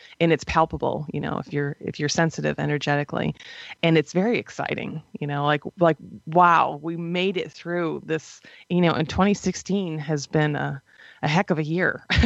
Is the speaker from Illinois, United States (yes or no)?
no; New York, United States; We're all from New York State. So we grew up having, by and large, you know, very white Christmases.